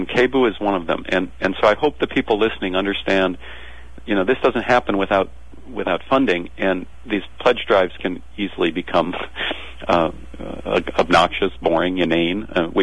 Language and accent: English; North Dakota, United States; I was born and raised in North Dakota. I don't come from terribly, rich background, sort of lower middle class when I was younger and eventually kind of middle class.